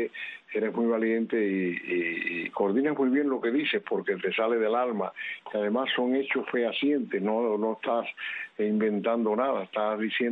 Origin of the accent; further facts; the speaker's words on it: Cuba; moved away; nosotros los cubanos del destierro y ustedes los cubanos dentro de la isla